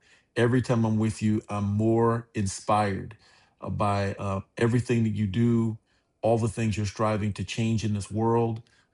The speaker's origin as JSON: {"language": "English", "town": "Key West", "region": "Florida", "country": "United States", "said": "But I'm originally from Key West, Florida. A lot of people, when I tell them that, they don't think that people actually live there. They think it's just tourists go there. But there are people that live there."}